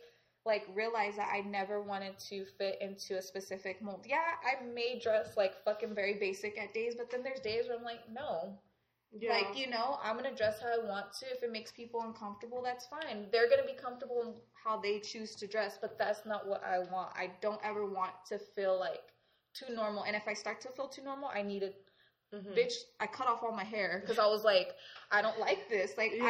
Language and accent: English; Arizona, United States; also born or lived in Detroit; Like, just because I grew up here in Arizona, yeah, I'm from Detroit, but I grew up in Arizona. I have a certain accent. I don't have a back Midwestern accent.